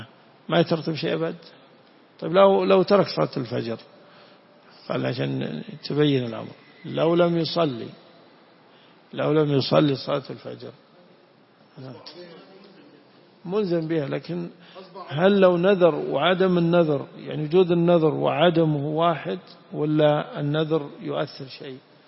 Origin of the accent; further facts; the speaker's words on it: Najd, Saudi Arabia; لكن عندنا في نجد المشهور الله يجزاك